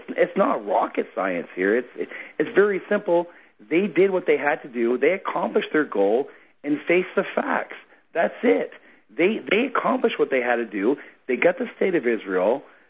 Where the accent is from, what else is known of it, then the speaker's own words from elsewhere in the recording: Ireland; whatever you want to call the us, me, because I'm Irish